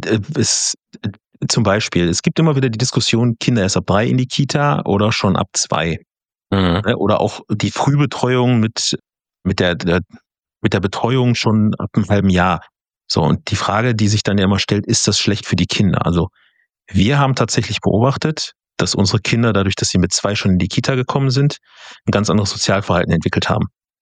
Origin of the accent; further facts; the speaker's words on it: West Germany, Germany; Ja gut, ich komme aus dem Westen.